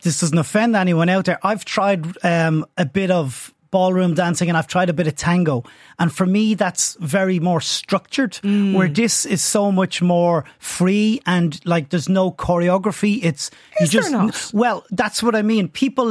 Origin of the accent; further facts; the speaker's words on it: Dublin, Leinster, Ireland; I'm from Dublin.